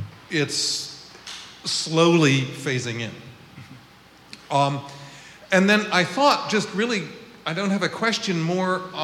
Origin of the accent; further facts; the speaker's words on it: United States; now in Zurich, Switzerland; Well, greetings from an American who lives in Zurich, Switzerland.